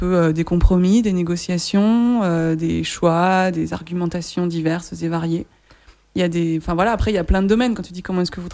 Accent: Belgium; Oh, je suis belge aussi.

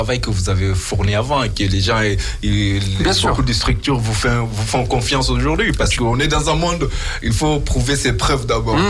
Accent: Grenoble, Auvergne-Rhône-Alpes, France; moi, c'est une fierté, quand même, en tant que grenoblois, de voir que les artistes de Grenoble, ils arrivent à se donner la main et à se produire ensemble.

